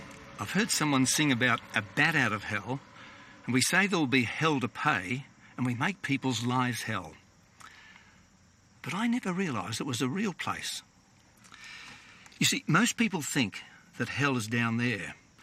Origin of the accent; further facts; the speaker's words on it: Australia; Australia.